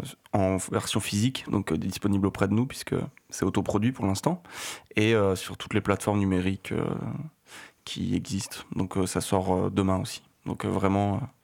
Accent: Beauvais, Hauts-de-France, France; On vient de Beauvais

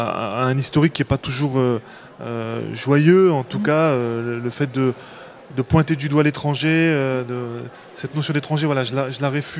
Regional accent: France; C'est-à-dire que j'ai beau être français, j'étais même en équipe de France, donc je suis français dans l'âme, dans le rêve, dans le parler

